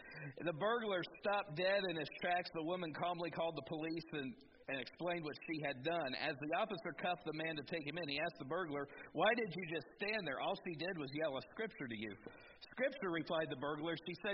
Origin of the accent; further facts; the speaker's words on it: Atwood, Illinois, United States; I'm from Atwood, Illinois, which is just up by Tuscola, or Arthur.